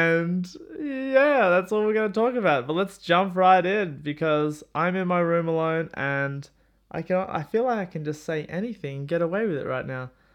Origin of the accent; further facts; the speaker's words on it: Australia; As an Australian, if you don't know, Australia and New Zealand have this brotherly rivalry